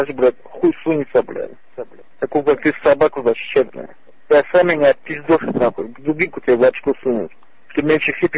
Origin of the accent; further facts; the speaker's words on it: Dagestan, Russia; я из Дагестана, понял?